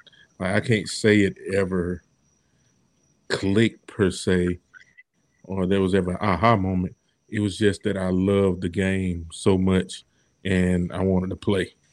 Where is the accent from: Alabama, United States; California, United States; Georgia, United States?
Georgia, United States; Macon; born there; Yeah, just Macon, Georgia, man. I was born in Macon, Georgia. In the good old Macon Coliseum Hospital.